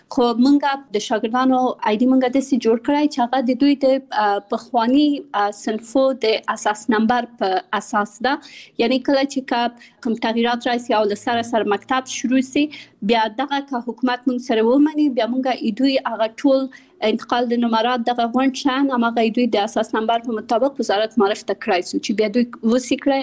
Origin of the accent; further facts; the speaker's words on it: Kabul, Afghanistan; born there; also born or lived in Pakistan; زه په کابل کې زیږیدلې یم او خپل ابتدایي تعلیمات مې په پاکستان کې کړی او بیا ثانوي او بیرته پوهنتون مې په کابل کې ویلره.